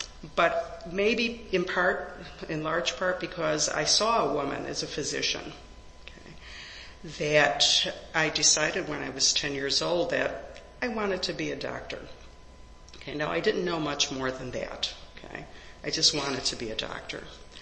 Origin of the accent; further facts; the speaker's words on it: Chicago, Illinois, United States; As was mentioned, I was born and raised in Chicago. Raised, educated, worked. Firmly rooted.